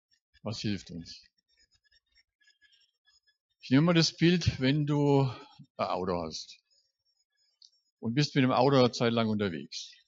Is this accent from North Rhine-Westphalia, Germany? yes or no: no; Kronach, Bavaria, Germany; Bei uns in Kronach gibt es einen Mann, der hat viele Jahre als Prokurist gearbeitet.